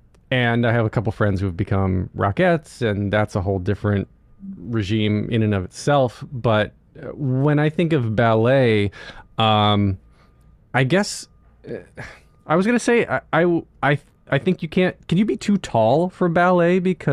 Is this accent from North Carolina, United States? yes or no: yes; North Carolina, United States; when I grew up in North Carolina, or where I learned, I went to high school in North Carolina, right, where I took the Japanese.